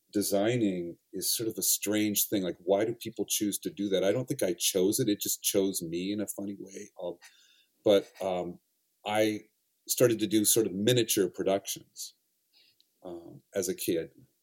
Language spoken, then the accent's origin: English; Seattle, Washington, United States; That was in Seattle. I grew up in Seattle, Washington.